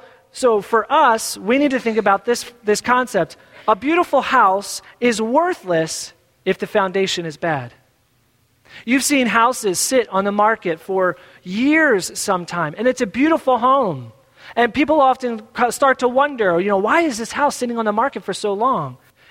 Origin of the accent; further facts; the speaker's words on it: Philadelphia, Pennsylvania, United States; I grew up in South Philly and I can go out to the Midwest and you all know what I'm talking about, right?